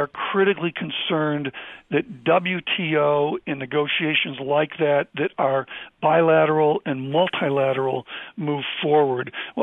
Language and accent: English; Rochester, New York, United States; and I grew up in Rochester, New York, with a big manufacturing company, Eastman Kodak